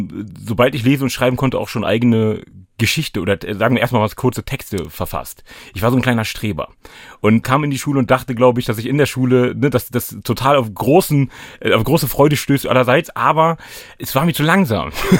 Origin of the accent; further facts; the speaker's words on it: Hanover, Lower Saxony, Germany; Ich sage immer traurigerweise mein ganzes Leben schon im gleichen Stadtteil. Also ich komme aus Hannover-Linden. Ich habe es nur geschafft, von Linden-Nord nach Linden-Süd zu ziehen.